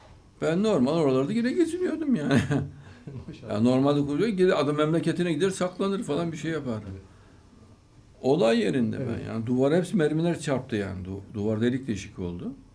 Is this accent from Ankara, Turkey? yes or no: yes; Ankara, Turkey; Ben bir tek Allah'tan korkarım. Ankara Cevici'de yetiştik. Kur'an'la büyüdük. Kur'an gönlümüze taht kurdu.